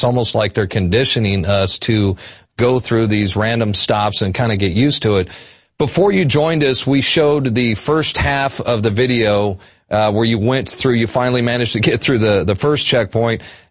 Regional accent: Phoenix, Arizona, United States; joins us from my hometown, Phoenix, Arizona.

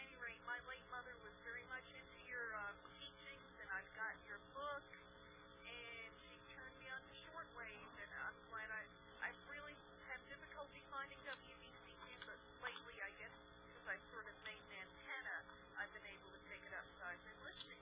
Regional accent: North Carolina, United States; I'm from North Carolina.

